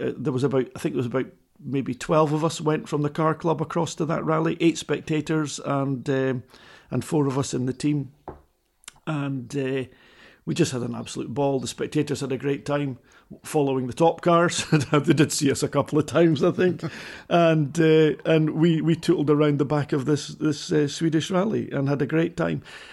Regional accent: Edinburgh, Scotland, United Kingdom; I mean, I was a kid from Edinburgh, stupidly aspiring to be part of the World Championship

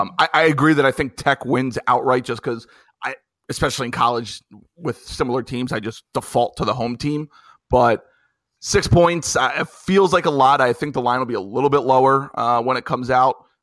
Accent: York, Pennsylvania, United States; I got towed home to my hometown of York, Pennsylvania, 3.5 hours, twice, 2 times in a row.

